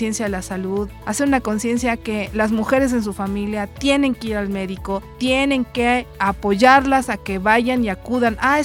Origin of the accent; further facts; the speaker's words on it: Mexico; como población latinoamericana en general, sobre todo México, que estamos pegados a los Estados Unidos